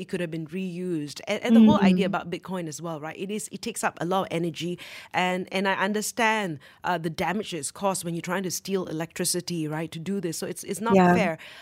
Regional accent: Sarawak, Malaysia; So, I am from Sarawak, and these stories are quite common, unfortunately, right?

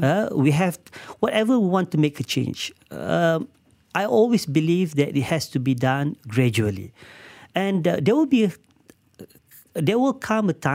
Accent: Petaling Jaya, Selangor, Malaysia; when I was brought up in Petaling Jaya, I have my, classmate of various races.

